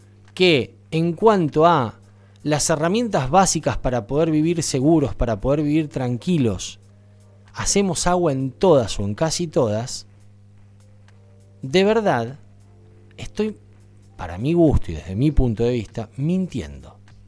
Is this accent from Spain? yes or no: no; Argentina; Y yo también soy argentino, y yo a mi país y a mi camiseta no la cambio por nada.